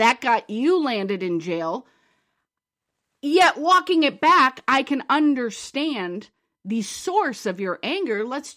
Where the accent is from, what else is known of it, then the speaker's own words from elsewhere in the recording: Midwest, United States; also born or lived in Chicago / Ireland; I mean, I'm from the Midwest. I lived in Chicago and Ireland, and cursing is just very much a part of all of Wisconsin, Chicago, all those cultures.